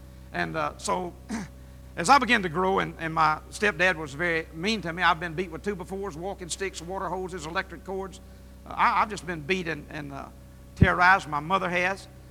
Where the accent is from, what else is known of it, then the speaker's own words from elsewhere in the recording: Elaine, Arkansas, United States; But I was born in Elaine, Arkansas. Raised in Elaine, Arkansas. It's a rural farming country, community.